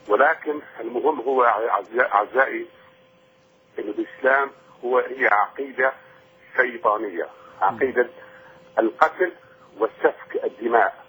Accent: Syria; فأنا كسوري وكمسلم سابق

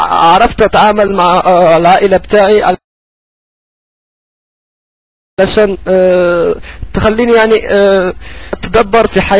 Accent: Oran, Oran Province, Algeria; أنا من وهران يا أخي

